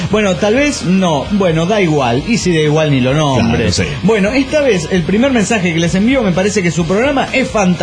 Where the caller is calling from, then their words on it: Monterrey, Nuevo León, Mexico; desde Monterrey, Nuevo México.